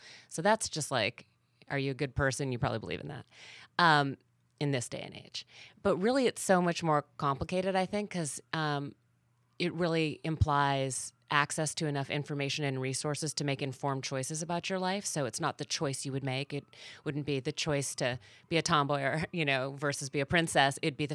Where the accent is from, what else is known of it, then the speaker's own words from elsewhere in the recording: Fargo, North Dakota, United States; So I was raised in Fargo, North Dakota. My mom was a stay-at-home mom, breadwinner dad, three daughters.